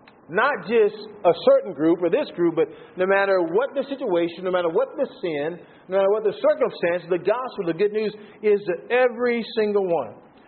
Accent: United States; moved away; I had someone call me this week that knows I'm originally from the United States

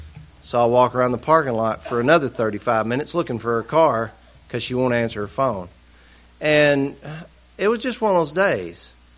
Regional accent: the South, United States; I'm from the South. That's the way we respond to stuff.

